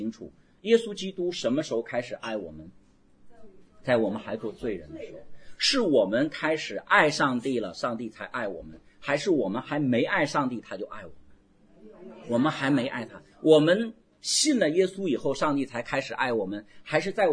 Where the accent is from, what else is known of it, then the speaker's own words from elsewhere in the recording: China; 我们中国人如果婚礼头什么一拜天地，二拜父母